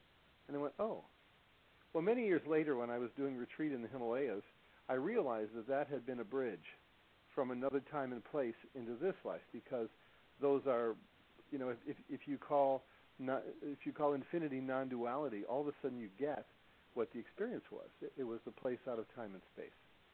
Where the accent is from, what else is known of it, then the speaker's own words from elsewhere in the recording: Chicago, Illinois, United States; also born or lived in New York City / Detroit; I was born in New York City. I grew up in Chicago and Detroit, and I was always interested in spiritual things